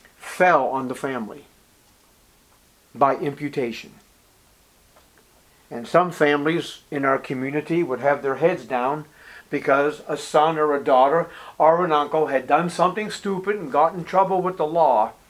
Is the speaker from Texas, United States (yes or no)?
no; Boston, Massachusetts, United States; I remember growing up in East Boston in this Italian community, Roman Catholic to the core, and as much as Italian as a bowl of spaghetti.